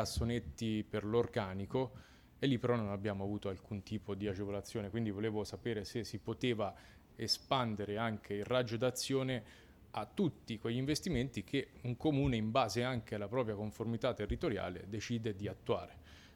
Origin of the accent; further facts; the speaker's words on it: Tuscany, Italy; io ad esempio vengo dalla Valtiberina. In Valtiberina noi abbiamo appunto un territorio prevalentemente montano, ad esclusione di San Sepolcro